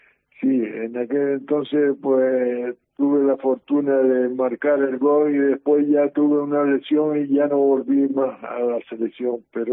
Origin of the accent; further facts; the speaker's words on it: Canary Islands, Spain; Por supuesto que somos canarios todos.